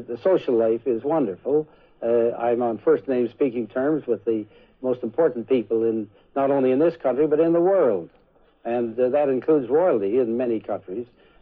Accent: United Kingdom; also born or lived in Canada; I'm British, certainly.

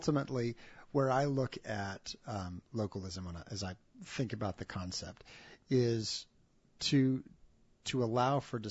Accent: Dallas, Texas, United States; I grew up in the Dallas area, and there was this big push from all the cities, please shop in your hometown, right?

